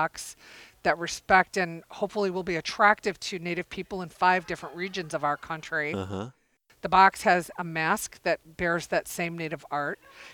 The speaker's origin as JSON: {"language": "English", "region": "Michigan", "country": "United States", "tie": "born or raised there", "said": "Well, I get into my home state of Michigan and I stop for gas."}